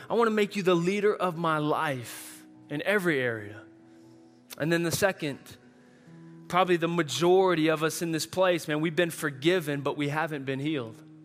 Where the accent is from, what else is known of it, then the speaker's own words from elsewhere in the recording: Texas, United States; because she's from Texas, we're from Texas.